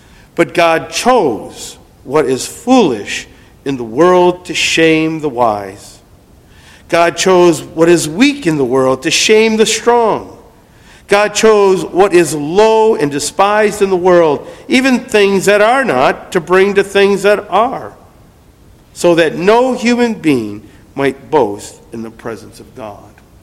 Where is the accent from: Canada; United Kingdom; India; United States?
United States; Detroit, Michigan; Now, I say that because I'm from Detroit, so that's okay.